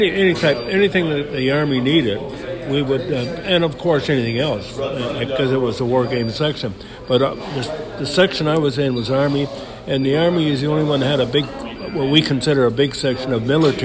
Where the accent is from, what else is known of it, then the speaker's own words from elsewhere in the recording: Pickering, Ontario, Canada; I'm from Ontario originally. I come from the Pickering area.